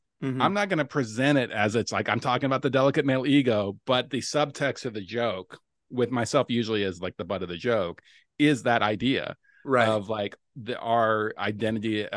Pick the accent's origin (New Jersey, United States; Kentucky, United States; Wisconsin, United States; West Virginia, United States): Kentucky, United States; Louisville; the community in Louisville, his hometown, my hometown as well.